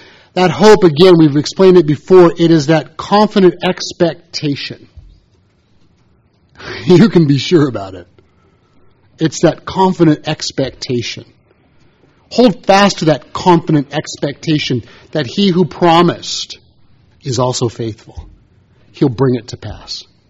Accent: United States; I'm American, they're British, we speak the same language generally.

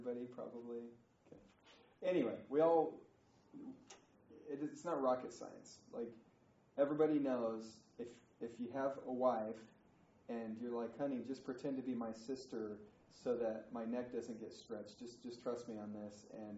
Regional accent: Utah, United States; We're both from Utah.

